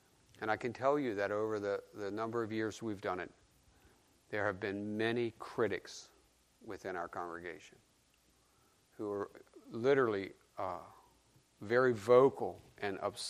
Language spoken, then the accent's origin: English; Bristol, Tennessee, United States; in Bristol, Tennessee, my hometown.